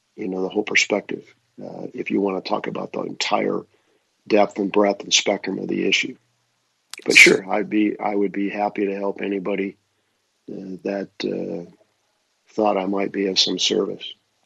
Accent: Lansing, Michigan, United States; remember the riots in Detroit, even in my hometown of Lansing, and my parents being afraid.

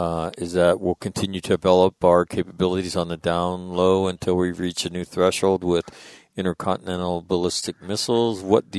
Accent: United States; So it was, as an American, it's great to see.

